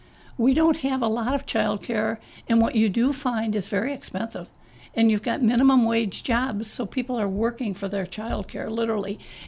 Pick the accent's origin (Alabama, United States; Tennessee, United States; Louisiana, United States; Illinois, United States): Illinois, United States; Chicago; I'm totally de-urbanized. I'm from Chicago originally, but I would get lost going back to Chicago at this point in time in my life.